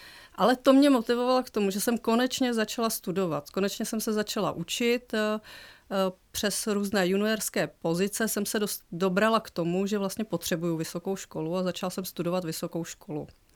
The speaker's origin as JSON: {"language": "Czech", "town": "Havlíčkův Brod", "region": "Vysočina Region", "country": "Czechia", "said": "Já pocházím z Havlíčkova Brodu"}